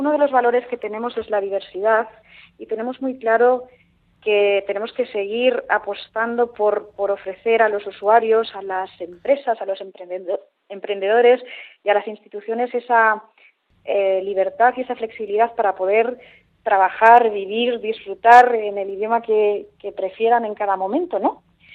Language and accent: Spanish; Barcelona, Catalonia, Spain; born there; now in Bilbao, Spain; bilbotarra naiz, ya, de adopción. Yo nací en Barcelona y, como digo yo, soy de esas de Bilbao, que nace donde quiere, uh-huh. Y ya me siento y tengo el privilegio de ser bilbotarra de adopción